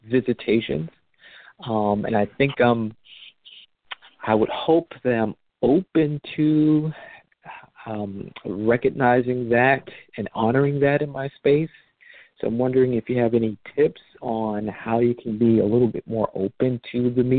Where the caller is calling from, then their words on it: Miami, Florida, United States; I'm calling from South Florida, Miami.